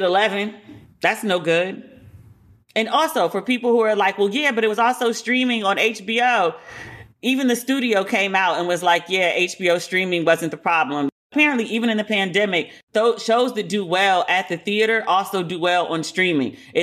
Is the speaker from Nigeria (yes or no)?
no; Puerto Rico; And I'm from Puerto Rico. I know my character's not supposed to like it, but I can't disparage it. Like, I can't say these things as a Puerto Rican woman about Puerto Rico.